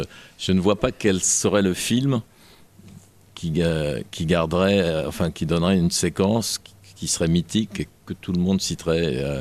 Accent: Occitanie, France; moi j'ai grandi dans le Lot.

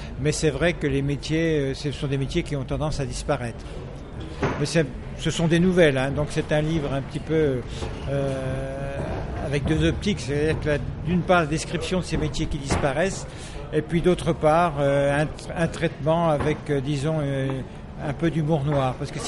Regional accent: Arnay-le-Duc, Bourgogne-Franche-Comté, France; ce sont des nouvelles là aussi sur Arnay-le-Duc, mon pays natal donc

